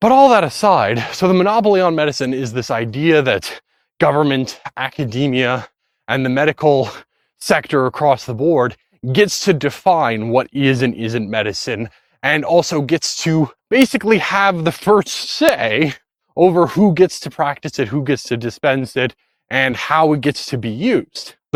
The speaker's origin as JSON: {"language": "English", "country": "Canada", "said": "especially as a Canadian, healthcare works a certain way."}